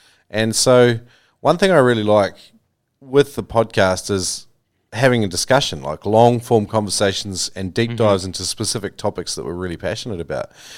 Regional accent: New Zealand; that was a real common one I grew up with in New Zealand.

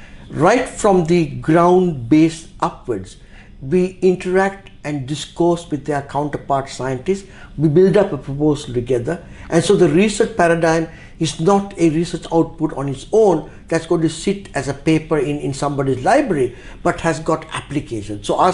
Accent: Sri Lanka; also born or lived in Bombay, India; growing up in Ceylon during the period of the late 60s, early 70s, there was not a single university at that time that could do a degree in food technology

